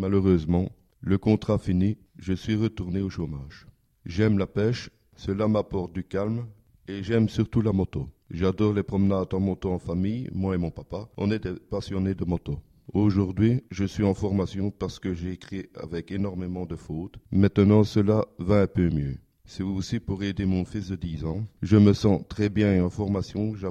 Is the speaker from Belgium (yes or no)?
yes; Montigny-sur-Sambre, Wallonia, Belgium; born there; j'ai 39 ans, je suis né à Montigny-sur-Sambre. J'habitais à Gerpénaco dans une maison sociale.